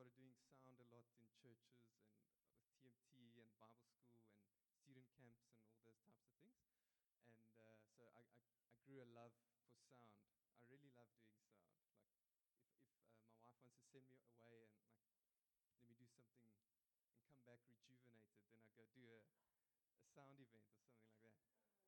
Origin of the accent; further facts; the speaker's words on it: Bloemfontein, Free State, South Africa; now in Paarl, South Africa; All the years that I've been married, I've lived in Paarl. So Paarl is a good place. And I'm originally from Bloemfontein, although my Afrikaans is nie so suiwer nie.